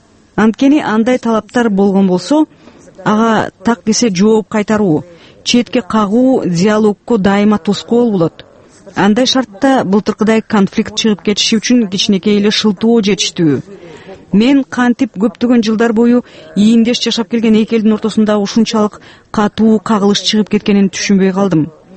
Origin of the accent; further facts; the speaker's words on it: Kazakhstan; Мен өзүм Казакстанда төрөлүп өскөм. Ал жакка тез-тез каттап турам.